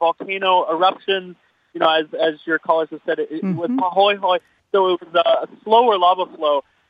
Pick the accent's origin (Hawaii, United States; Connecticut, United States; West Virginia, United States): Hawaii, United States; Kona; now in Vermont, United States; I'm calling because I live in Vermont now, but I grew up in Kona on the Big Island of Hawaii.